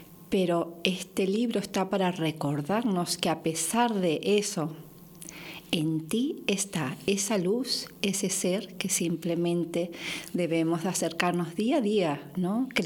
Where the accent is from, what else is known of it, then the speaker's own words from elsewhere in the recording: Miami, Florida, United States; accent: Miami; tengo un acento mayamense.